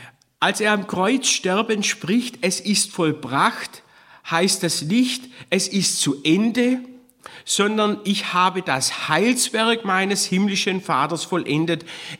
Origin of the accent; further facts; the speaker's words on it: Korntal, Baden-Württemberg, Germany; aus meiner Heimatgemeinde Korndal, wo ich herstamme